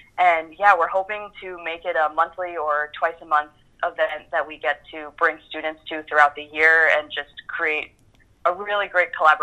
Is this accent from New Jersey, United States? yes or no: yes; New Jersey, United States; So I was raised Catholic. I'm from the Jersey Shore originally. I'm the oldest of seven. We're a very Irish Catholic family.